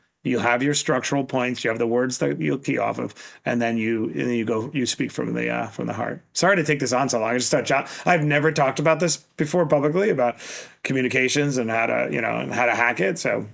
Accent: Queens, New York, United States; I grew up in Queens in a Roach Motel.

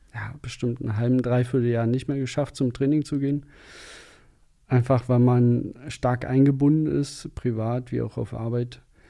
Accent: Hohen Neuendorf, Brandenburg, Germany; also born or lived in Oranienburg; now in Berlin, Germany; wurde in Oranienburg geboren und habe meine Kindheit im Speckgürtel von Berlin verbracht, Hohenneuendorf, Bückenwerder, Boxhof, dort so die Ecke.

